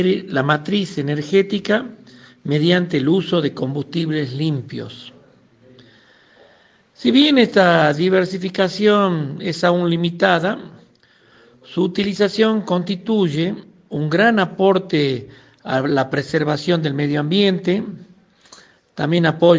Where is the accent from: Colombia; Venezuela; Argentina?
Argentina; Salta; como salteño, como argentino